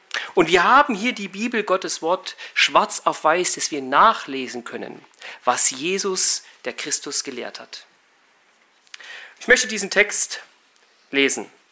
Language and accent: German; Saxony, Germany; now in Monheim am Rhein, Germany; Ich bin ein gebürtiger Erzgebirgler, wohne seit 2017 in Monheim am Rhein, das ist bei Düsseldorf. Und bin seit Montag hier in Hagen